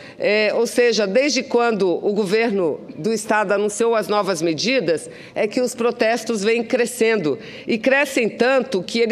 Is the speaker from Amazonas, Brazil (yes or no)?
yes; Amazonas, Brazil; governo do Amazonas, governador José Melo, não está nem um pouco preocupado em colaborar com a gente da minha terra.